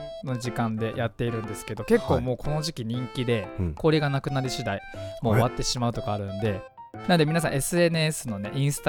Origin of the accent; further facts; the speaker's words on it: Fujisawa, Kanagawa, Japan; 藤沢出身の俳優タレントとして活動する私